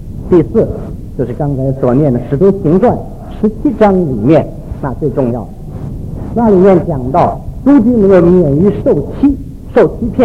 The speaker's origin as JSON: {"language": "Chinese", "country": "China", "said": "我一再强调，我们中国人得天独厚，我们有很好的一个道统，但是不会运用。"}